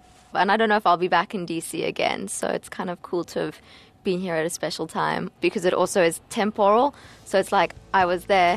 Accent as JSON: {"language": "English", "town": "Cape Town", "region": "Western Cape", "country": "South Africa", "lives_now": "Washington, United States", "said": "and I'm from Cape Town, South Africa, and I'm in D.C. working."}